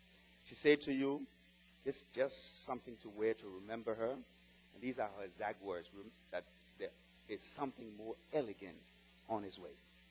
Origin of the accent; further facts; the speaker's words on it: Liberia; We grew up together in Liberia, she and her husband.